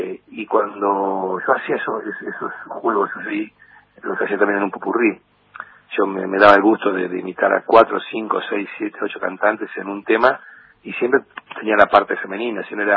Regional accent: Cañuelas, Buenos Aires Province, Argentina; imitaba algún personaje en mi pueblo. Yo soy de Cañuelas

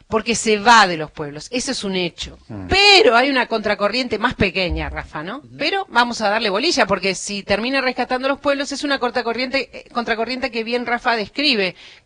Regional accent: Argentina; como ciudadanos, digamos, ¿no? Como argentinos

